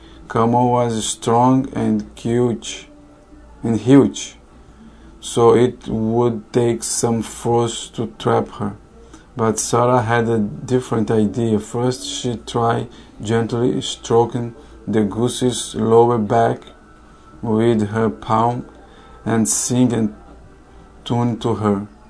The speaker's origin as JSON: {"language": "English", "region": "Rio de Janeiro", "country": "Brazil", "tie": "born or raised there", "also_born_or_lived": "Minas Gerais", "second_language": "English", "moved": "yes", "said": "I'm from Brazil, Minas Gerais. I was born in Minas Gerais, raised in Rio de Janeiro. I've been here for 12 years."}